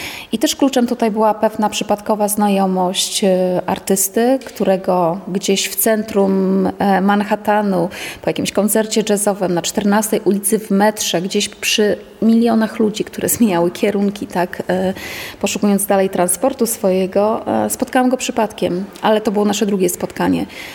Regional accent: Ełk, Warmian-Masurian Voivodeship, Poland; urodziłam się w Ełku i skończyłam tam liceum.

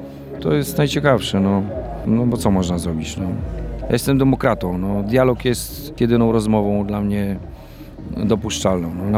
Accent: Podlaskie Voivodeship, Poland; born there; ja się urodziłem w Dolinie Rozpudy

